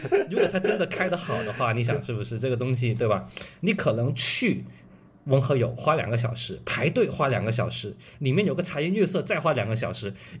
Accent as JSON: {"language": "Chinese", "region": "Guangdong", "country": "China", "said": "这个不能变成地域歧视啊。我是广东人"}